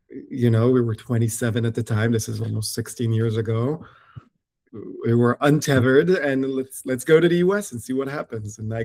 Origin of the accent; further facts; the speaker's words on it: Israel; Look, I was born and raised in Israel.